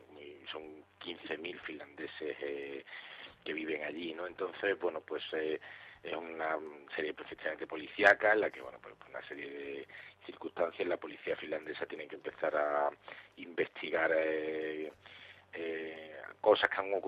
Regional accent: Málaga, Andalusia, Spain; he grabado en Málaga, cosa que en mi tierra

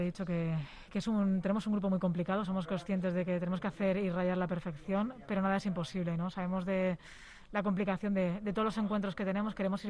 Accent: Valencia, Valencian Community, Spain; luego fuimos a Valencia, mi tierra, y estamos aquí en Madrid

